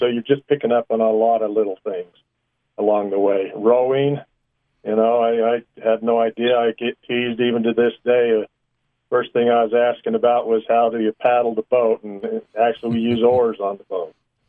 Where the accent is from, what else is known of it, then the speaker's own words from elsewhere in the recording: Granger, Utah, United States; I grew up in Granger, Utah, which is part of Salt Lake, but was on the outskirts.